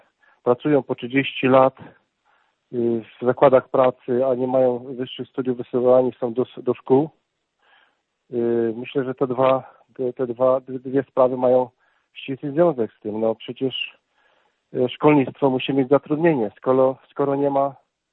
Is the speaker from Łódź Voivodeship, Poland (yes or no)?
no; Subcarpathian Voivodeship, Poland; Ja pochodzę z Podkarpacia. To już nie jest Polska B